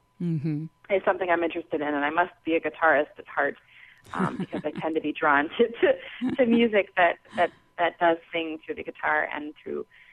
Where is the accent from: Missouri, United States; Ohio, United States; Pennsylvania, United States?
Ohio, United States; I grew up in Midwest in Ohio, and my dad noticed my jaw was like on the floor